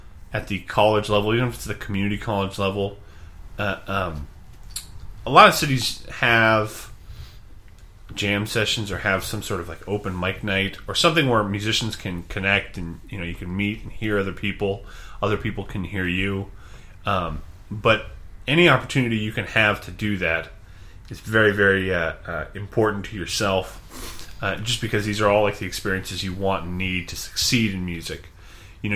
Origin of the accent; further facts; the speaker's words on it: Monterey, California, United States; Yes, I'm originally from Monterey, California, which is a beautiful, beautiful location, and I'm very fortunate to grow up there